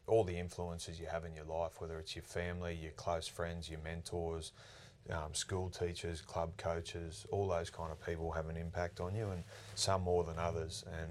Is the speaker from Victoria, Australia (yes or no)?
no; Rockhampton, Queensland, Australia; It was not about 96 and I came down from Rocky with my dad to go and watch the Wallabies play the All Blacks at the old Lang Park.